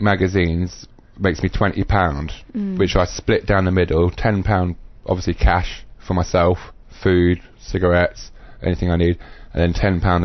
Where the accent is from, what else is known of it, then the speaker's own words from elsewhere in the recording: Jersey; I'm from Jersey originally, in the Channel Islands.